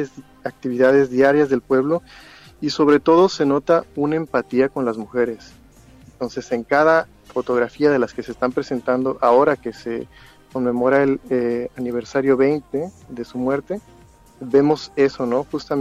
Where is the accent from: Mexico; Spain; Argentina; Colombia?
Mexico; un bocho es como le decimos en México a este Volkswagen clásico.